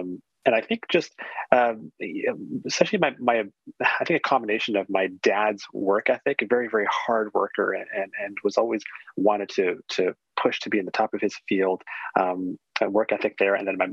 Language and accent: English; South East England, United Kingdom; I grew up in Surrey. I was actually born and raised in Surrey.